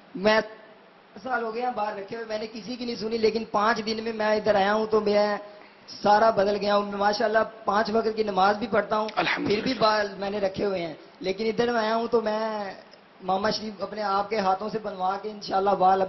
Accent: Lahore, Punjab, Pakistan; میں لاہور سے آیا ہوں

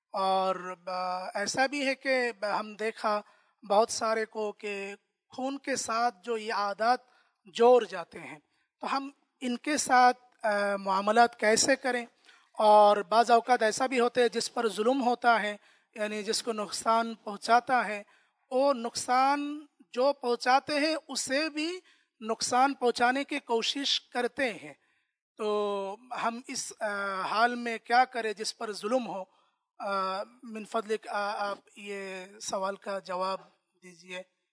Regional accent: Bangladesh; Urdu is a second language; میں الازہر یونیورسٹی مصر سے آیا ہوں، اصلاً بنگلہ دیشی،

